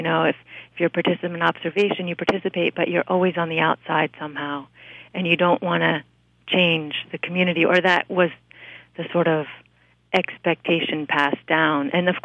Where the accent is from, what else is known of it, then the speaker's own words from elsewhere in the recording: United States; Fear of giving up who I was as an American.